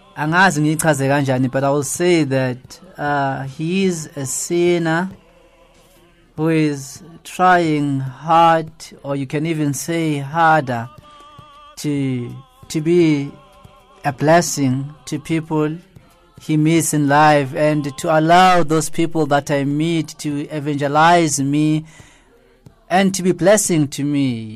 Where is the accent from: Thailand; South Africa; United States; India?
South Africa; Alexandra, Gauteng; I've spent my time, my life, Alexandra. You would say I was born and bred in Alexandra Township